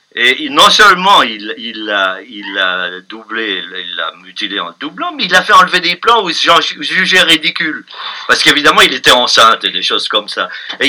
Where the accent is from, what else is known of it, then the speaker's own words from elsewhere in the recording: Metz, Grand Est, France; le tribunal des forces armées de ma ville natale, la ville de Metz.